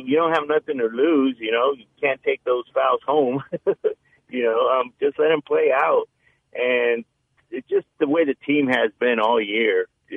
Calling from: California, United States; I'm calling from the East Bay.

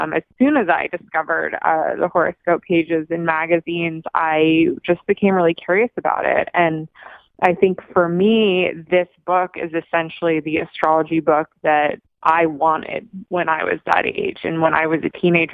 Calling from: Los Angeles, California, United States; Hi, Alisa. I'm calling from Los Angeles.

